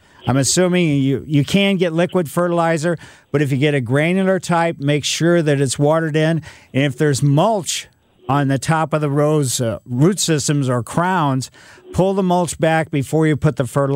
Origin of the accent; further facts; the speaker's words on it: Ellisville, United States; I grew up in Ellisville. We almost had an acre yard.